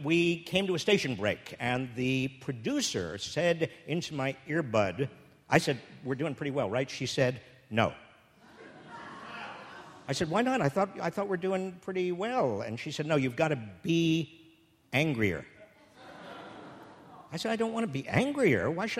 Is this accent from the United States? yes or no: yes; Massachusetts, United States; Well, you see, I'm from Massachusetts, and we're all under 5 feet tall.